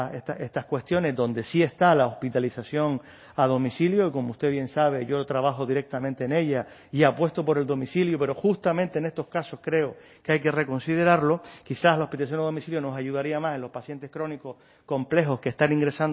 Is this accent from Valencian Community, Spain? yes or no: no; Canary Islands, Spain; usted y yo somos de Gran Canaria, conocemos bien aquello